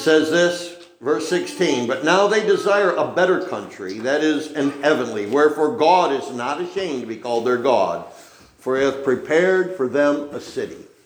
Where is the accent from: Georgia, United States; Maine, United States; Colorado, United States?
Maine, United States; Machias; Again, I grew up on Route 16 in Machias.